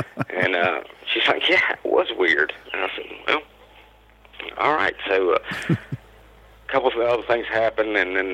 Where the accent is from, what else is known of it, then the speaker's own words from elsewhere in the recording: Virginia, United States; we live in North Carolina. We're originally from Virginia. That's where I met my wife.